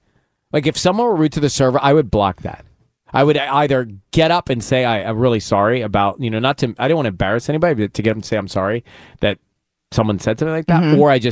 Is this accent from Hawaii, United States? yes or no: no; Georgia, United States; And where I grew up in Georgia, no one honked a horn.